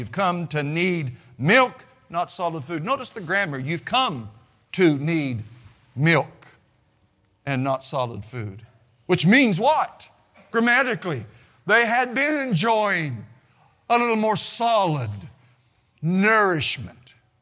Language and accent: English; Missouri, United States; growing up in the Ozarks of the southwest part of Missouri, I used to swim a lot in rivers.